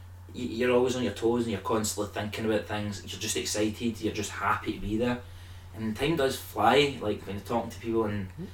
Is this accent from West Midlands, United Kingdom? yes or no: no; Scotland, United Kingdom; Like we're obviously coming from Scotland